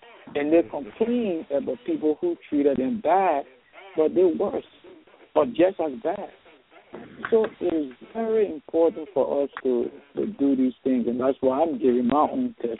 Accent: Liberia; I'm from Liberia, and it was during a civil war

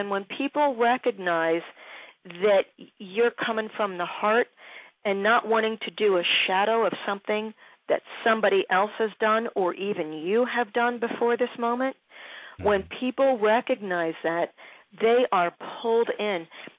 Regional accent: Philadelphia, Pennsylvania, United States; And I might be a Philadelphia girl, but you put me back in Tennessee, and within a couple of seconds, hey, how y'all doing?

